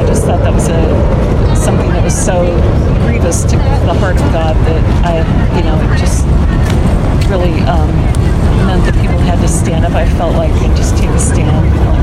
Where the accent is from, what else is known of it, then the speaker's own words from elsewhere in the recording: California, United States; kind of the middle part, you know. California is such a huge state.